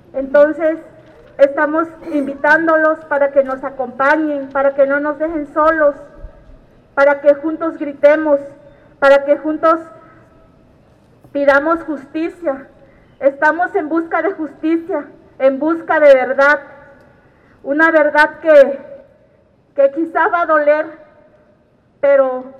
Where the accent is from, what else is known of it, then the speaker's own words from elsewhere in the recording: Guerrero, Mexico; somos del estado de Guerrero